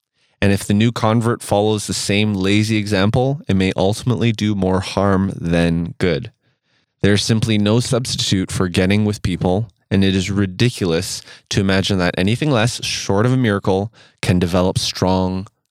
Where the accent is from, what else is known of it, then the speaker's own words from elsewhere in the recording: Canada; from Canada.